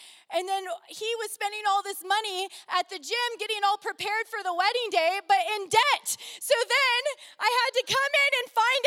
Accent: Oakdale, California, United States; I was a girl from Oakdale, California. It's this really cute small town. And I had a herd of cows growing up.

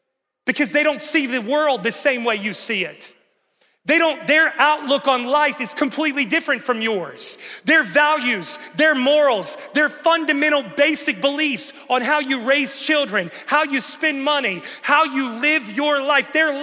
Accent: West Virginia, United States; moved away as an adult; now in Charlotte, United States; When I moved to Charlotte, North Carolina about 12 years ago, I was poor. I'm from West Virginia.

